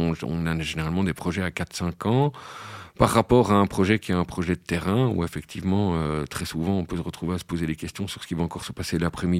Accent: Charleroi, Wallonia, Belgium; on va pas, en tant que Carolo, pouvoir réellement concurrencer Anvers ou Gand.

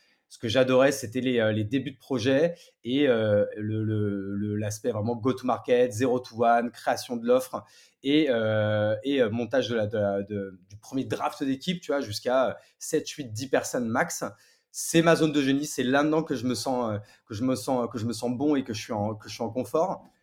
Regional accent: Grand Est, France; also born or lived in Paris; now in Bordeaux, France; J'ai 35 ans, j'habite à Bordeaux, je suis parisien de naissance même si j'ai vécu grande partie de mon adolescence même jusqu'au bac à la campagne dans la Marne en Champagne-Ardenne

